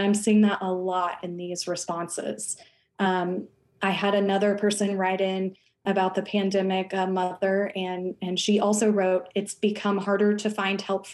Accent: Edmond, Oklahoma, United States; I was born and raised here in Oklahoma. I am an Okie through and through. I grew up in Edmond, went to school there, K through 12, and then went to journalism school at OU and graduated from there.

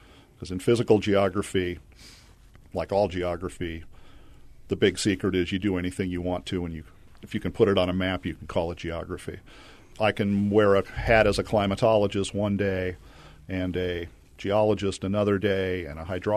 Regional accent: United States; Being an American, we had very little geography in school.

